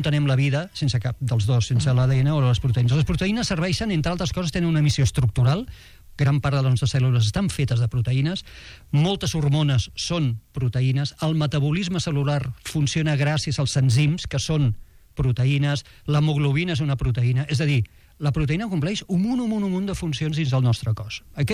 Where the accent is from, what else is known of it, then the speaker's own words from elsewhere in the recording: Tarragona, Catalonia, Spain; born there; jo sóc nascut a Tarragona